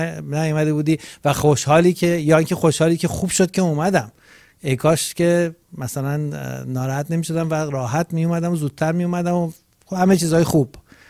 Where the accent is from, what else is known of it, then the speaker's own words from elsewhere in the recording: Gilan, Iran; accent: Rashti; من فکر می‌کنم شبیه رشتی لهجم.